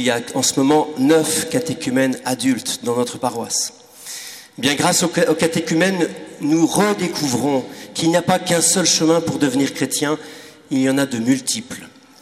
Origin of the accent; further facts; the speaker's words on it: Les Herbiers, Pays de la Loire, France; je suis né à Chavagne-en-Payet, scolarisé aux Herbiers.